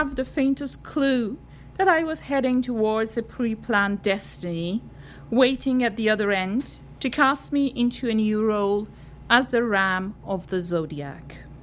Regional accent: Iran; As you know, I'm from Iran

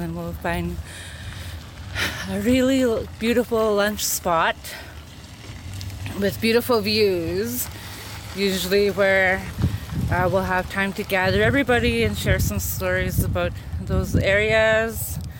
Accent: Fort McPherson, Northwest Territories, Canada; I'm Tetlet Gwichin, Main and People of the Headwaters. I was raised in Fort McPherson, Northwest Territories, but I reside here on the Tan and Kwalandan traditional territory.

